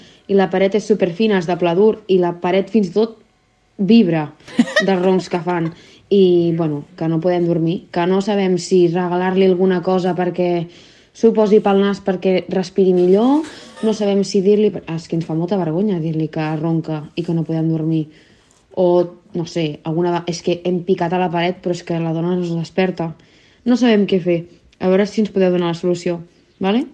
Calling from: Vilafranca del Penedès, Catalonia, Spain; sóc de Vilafranca del Penedès.

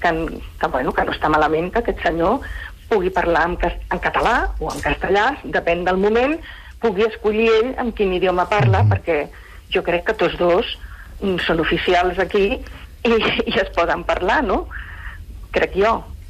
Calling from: Barcelona, Catalonia, Spain; de Barcelona.

